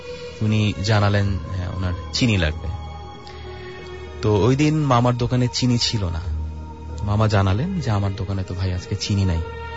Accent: Malibagh, Dhaka Division, Bangladesh; আমি মালিবাগ থেকে এসেছি।

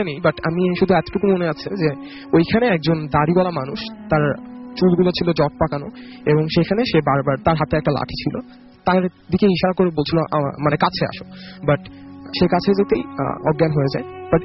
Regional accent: Kumarkhali, Khulna Division, Bangladesh; born or raised there; now in Dhaka, Bangladesh

